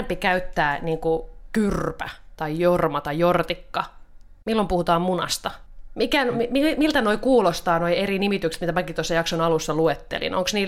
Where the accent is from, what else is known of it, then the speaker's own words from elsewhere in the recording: Satakunta, Finland; Mä oon Satakunnasta.